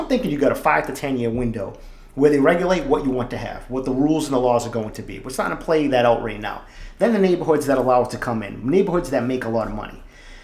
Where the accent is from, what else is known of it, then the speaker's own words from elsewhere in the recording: East Boston, Massachusetts, United States; When I was a kid growing up, I grew up in East Boston. Everybody fucking knew a weed dealer.